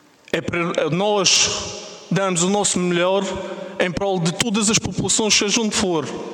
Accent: Madeira, Portugal; como madeirense e como português, porque sou português também.

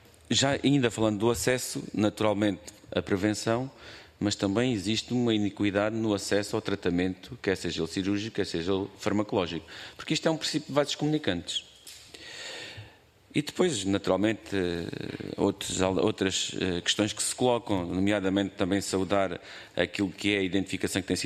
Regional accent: Alentejo, Portugal; A região de onde eu venho, o Alentejo, a reforma média é de 300 euros.

